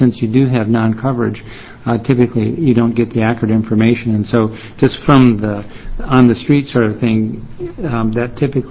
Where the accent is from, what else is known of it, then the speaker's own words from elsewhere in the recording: Salem, Oregon, United States; for the record … I'm a pediatrician from Salem